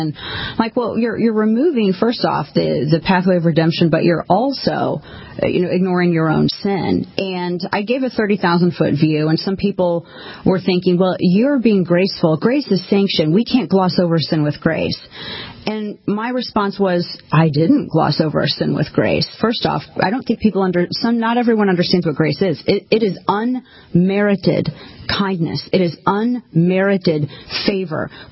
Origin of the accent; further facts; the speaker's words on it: Missouri, United States; I'm from Southern Missouri. My family's from the Ozarks.